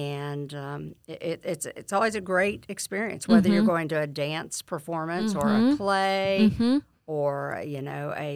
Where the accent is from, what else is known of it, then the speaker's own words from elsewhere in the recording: Lake Wales, Florida, United States; both of my parents were very active when we were growing up in Lake Wales.